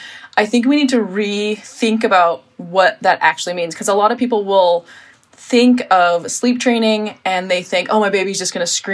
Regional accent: United States; So I laugh at the American version because, and I'm American

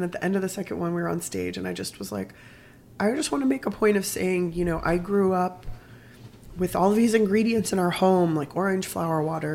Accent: San Diego, California, United States; also born or lived in Berkeley; I grew up in the south of California, San Diego, right by the Mexican border.

